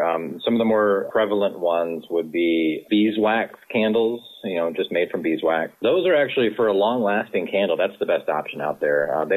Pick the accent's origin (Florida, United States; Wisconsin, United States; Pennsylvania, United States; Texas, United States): Texas, United States; now in Kalamazoo, United States; For the most part, Northeast Texas.